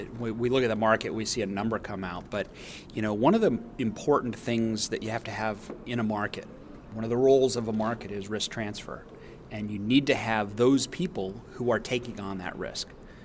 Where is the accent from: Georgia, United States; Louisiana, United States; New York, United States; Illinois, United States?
Illinois, United States; Rantoul; Yeah, I grew up in Rantoul. My dad was in the Air Force, retired there, and then I spent a good amount of time in the grain business in that part of the country.